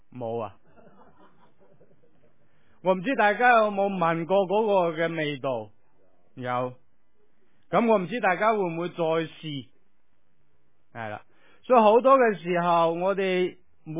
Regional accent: China; 我们中国人有我们自己中国人的神，我们中国人也都有道德经

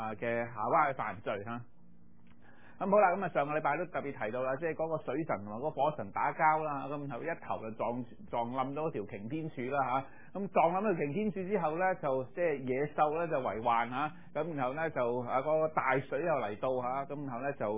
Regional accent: China

